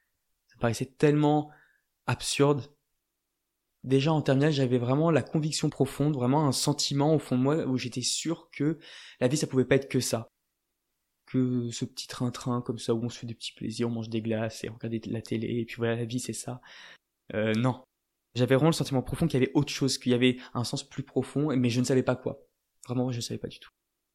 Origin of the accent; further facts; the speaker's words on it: France; Je suis français, d'origine française, et évidemment, il y a un côté, il y a un background un peu catholique, mais finalement qui était très très très peu présent à la maison. Mes parents étaient expatriés, du coup on a vécu dans pas mal de pays